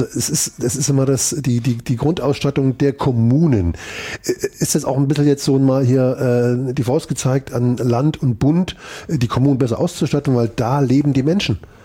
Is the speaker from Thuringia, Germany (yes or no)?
yes; Gera, Thuringia, Germany; born there; Ich muss ja zugeben, ich bin auch in Gera geboren, ganz schlecht.